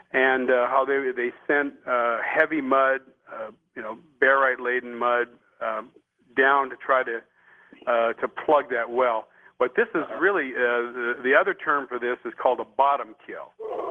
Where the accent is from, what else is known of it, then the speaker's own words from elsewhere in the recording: Minnesota, United States; born there; I have cousins who live in Duluth, and a matter of fact, I was born in Minnesota.